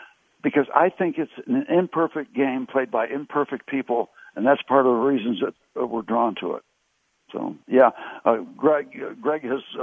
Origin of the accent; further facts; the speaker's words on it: Pittsburgh, Pennsylvania, United States; I live in Pittsburgh. It's my hometown team, and I root for them.